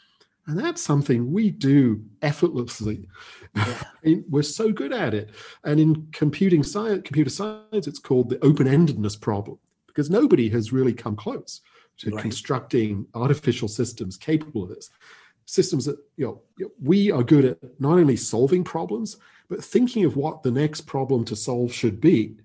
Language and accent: English; England, United Kingdom; So I was born in England. Actually, my father is American. My mother is British. I grew up in England